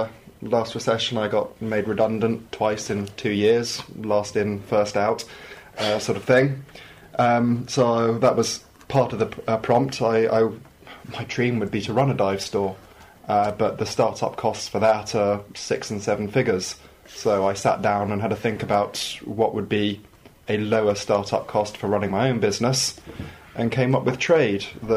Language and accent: English; Farnborough, South East England, United Kingdom; I come from Farnborough, and the course I'm on is the T4TS Electrical Full Scope course.